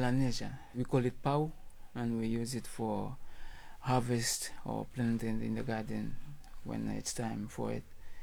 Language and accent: English; Vanuatu; We're from Vanuatu, but we bloodline cross over there.